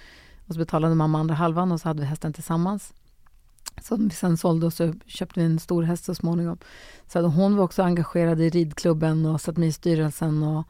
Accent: Luleå, Norrbotten County, Sweden; also born or lived in Växjö; så föddes jag i Växjö, men vi flyttade upp till Luleå ganska tidigt.

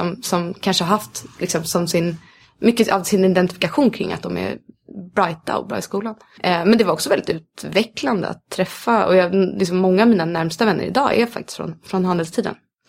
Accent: Stockholm, Stockholm County, Sweden; Sen så tror jag kanske att det fanns en hunger som stockholmare att få åka de där stora bergen.

